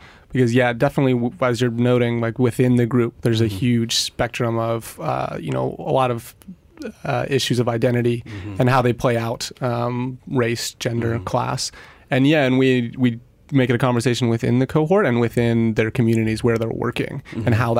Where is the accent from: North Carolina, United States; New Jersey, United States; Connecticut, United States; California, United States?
California, United States; I'm from Northern California.